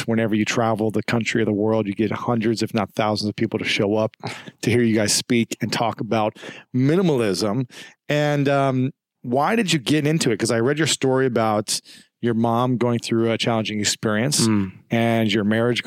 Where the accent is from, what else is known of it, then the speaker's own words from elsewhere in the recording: Delaware, Ohio, United States; We're both from Ohio.